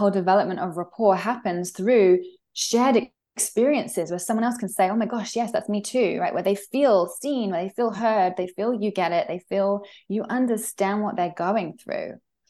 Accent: United Kingdom; I have a really good sense of humor. I'm British.

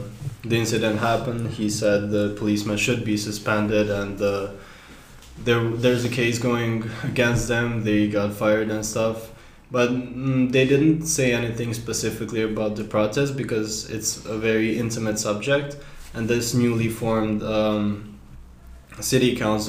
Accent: Mostar, Federation of Bosnia and Herzegovina, Bosnia & Herzegovina; I'm from Mostar. I'm 18.

